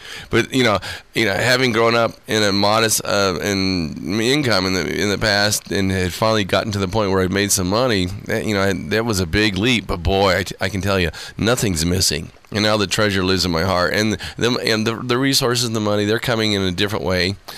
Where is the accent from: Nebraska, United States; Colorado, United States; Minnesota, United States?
Nebraska, United States; Wahoo; born there; I was born in Wahoo